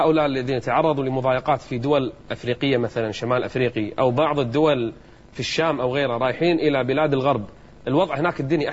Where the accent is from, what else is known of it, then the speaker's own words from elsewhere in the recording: Kuwait; بل بالعكس كانت الإذاعة الرسمية عندنا في الكويت تدعو لهذا الأمر أصلا